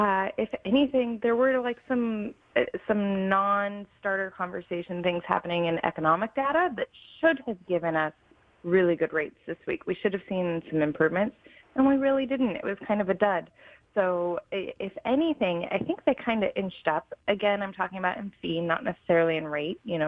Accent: Wisconsin, United States; I'm originally from Wisconsin. I live, breathe, and die by the Green Bay Packers.

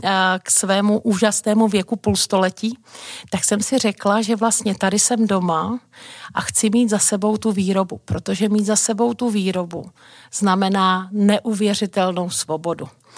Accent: Vrbovce, Trnava Region, Slovakia; now in Czechia; Moje kořeny jsou na moravsko-slovenském pomezí, v tom právě místě, o který byl velký spor při rozdělení Československa, pocházím z Vrbovec. A každopádně musím říct, že tady žiju od roku 89 trvale

